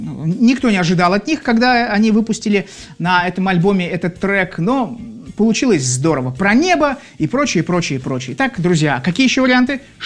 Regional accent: Saint Petersburg, Russia; Нет, я из Петербурга. Я нахожусь в данный момент в Санкт-Петербурге, в замечательном городе Святого Петра.

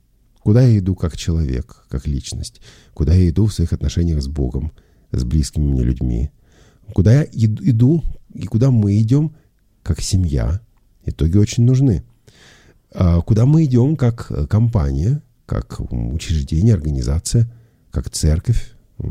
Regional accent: Moscow, Russia; я это знаю как москвич

